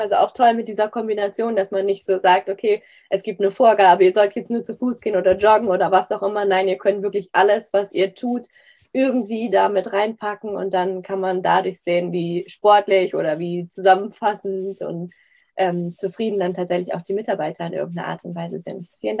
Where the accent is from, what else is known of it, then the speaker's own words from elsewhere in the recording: Hamburg, Germany; wir kommen ja auch aus Hamburg